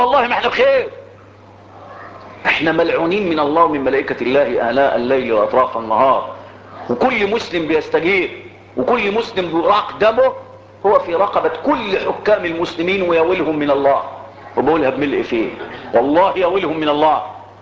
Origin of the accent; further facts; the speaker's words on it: Egypt; انا مصري فلي مصر وليا ارض